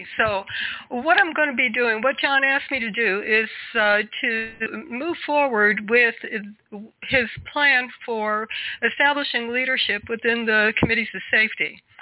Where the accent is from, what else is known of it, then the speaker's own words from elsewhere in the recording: Pennsylvania, United States; I'm from Pennsylvania, and I got the duty tonight.